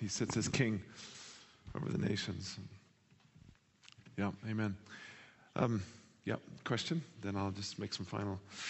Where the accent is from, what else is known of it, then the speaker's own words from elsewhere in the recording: Zimbabwe; Guys, I'm from Zimbabwe.